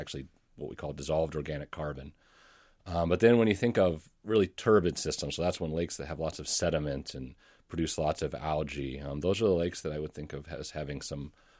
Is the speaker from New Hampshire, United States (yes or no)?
no; White Bear Lake, Minnesota, United States; And I'm also from White Bear Lake and familiar with Bald Eagle Lake